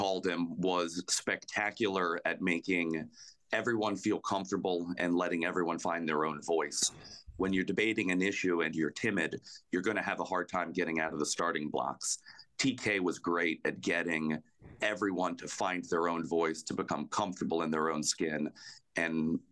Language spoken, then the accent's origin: English; Siesta Key, Florida, United States; I grew up on the Gulf Coast of Florida in a beach town called Siesta Key, and I have one older sister.